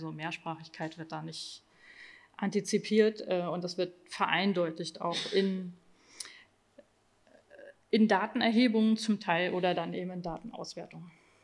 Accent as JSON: {"language": "German", "town": "Cologne", "region": "North Rhine-Westphalia", "country": "Germany", "tie": "born or raised there", "said": "Obwohl ich hier geboren und aufgewachsen bin, werde ich immer wieder gefragt, wo ich herkomme. Wenn ich sage, ich komme aus Köln oder ich bin Deutscher"}